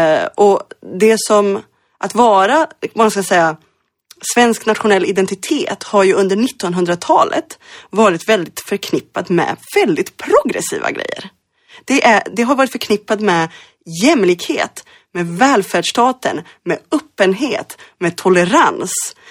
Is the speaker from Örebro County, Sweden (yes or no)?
yes; Örebro, Örebro County, Sweden; also born or lived in Mostar, Bosnia and Herzegovina; min hemstad i Bosnien-Herzegovina, Mostar, har format mig. Min hemstad i Örebro, i Närke, där jag växte upp. Jag är liksom lokalpatriot. Jag hejar på ÖSK, Örebro sportklubb.